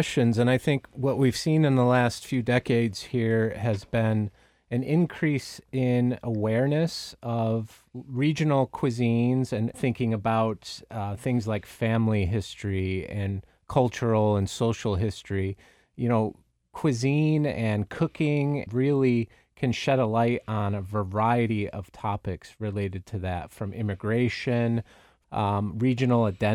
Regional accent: New York, United States; That's another one from my childhood growing up in Western New York that we would have frequently.

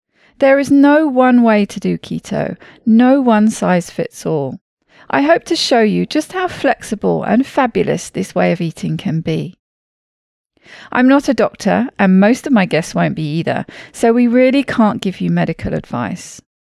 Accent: United Kingdom; I'm a Brit, so I can't help but mention the weather.

